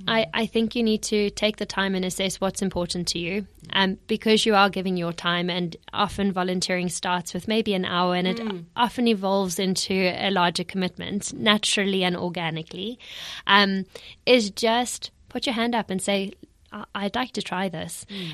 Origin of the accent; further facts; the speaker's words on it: South Africa; So for those who haven't picked up on the accent just yet, I'm originally from South Africa.